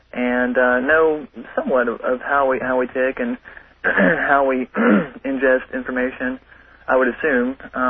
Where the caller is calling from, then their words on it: Nashville, Tennessee, United States; I'm calling from Nashville, Tennessee.